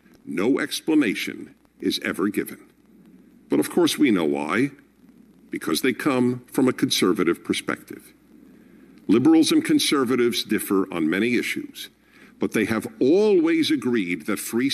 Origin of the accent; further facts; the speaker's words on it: Brooklyn, New York, United States; born there; I was born in Brooklyn, New York.